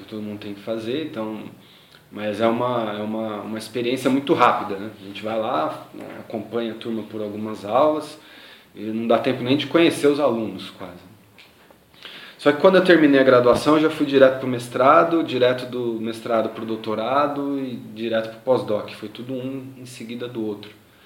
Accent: São Paulo, Brazil; eu vim de São Paulo, né? Então acho que a minha visão é um pouco preconceituosa, porque lá o pessoal é muito bitolado na vida no cotidiano e tal

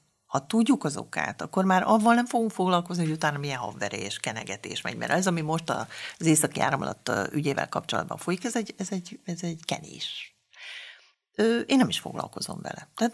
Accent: Hungary; arra is, hogy én is magyar vagyok, mint ők

